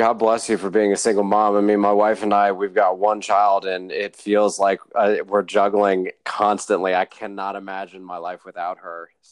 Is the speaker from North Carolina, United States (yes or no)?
yes; Charlotte, North Carolina, United States; I'm from North Carolina, so from Charlotte.